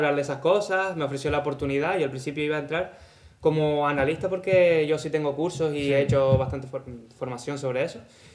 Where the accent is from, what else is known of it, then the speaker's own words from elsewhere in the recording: Canary Islands, Spain; now in Tenerife, Spain; En el Frontera, que yo soy de allí, del Hierro. Soy del Hierro.